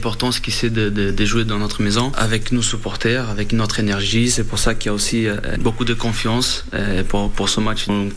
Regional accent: Brazil; Moi, je viens du Brésil.

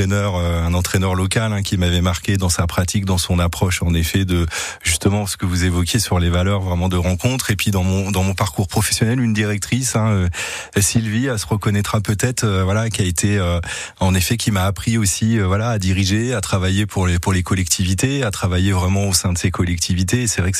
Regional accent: Normandy, France; now in Vaucluse, France; Je viens de Normandie

